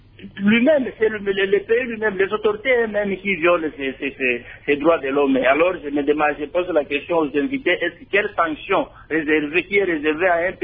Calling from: Lubumbashi, Haut-Katanga, DR Congo; Ici, chez nous, à Lumbashi, je vous donne un exemple

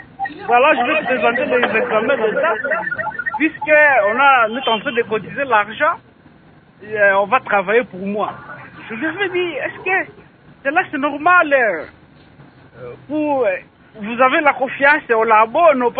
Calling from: Kalemie, Tanganyika, DR Congo; Ici, chez nous, à Kalemi, il y a un système qu'on appelle Labo.

